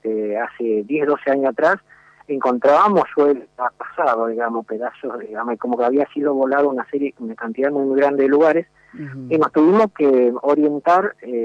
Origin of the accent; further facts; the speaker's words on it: Goya, Corrientes, Argentina; Sí, cómo no. Sí, soy de Corriente, de Goya Corriente